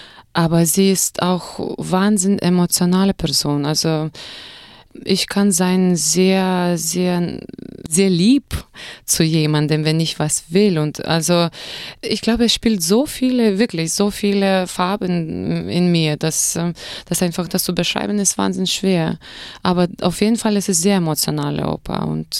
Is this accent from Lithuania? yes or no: yes; Kaunas, Kaunas County, Lithuania; born there; German is a second language; Ja, ich bin in Litauen geboren, in so einem zweiten großen Stadt, Kaunas.